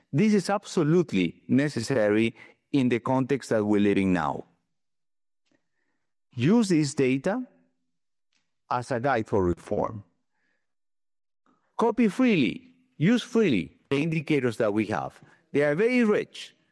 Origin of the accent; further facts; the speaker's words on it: Peru; I'm originally from Peru.